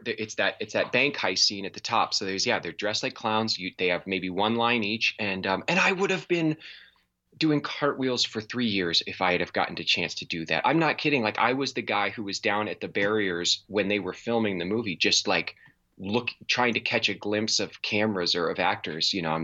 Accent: Midwest, United States; that is one of the harder things that I found about growing up in the Midwest.

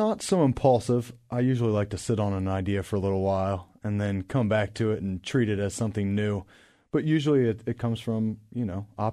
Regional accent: Beavercreek, Ohio, United States; Wow, I grew up in Beaver Creek, Ohio, so I've been around the Dayton area my whole life.

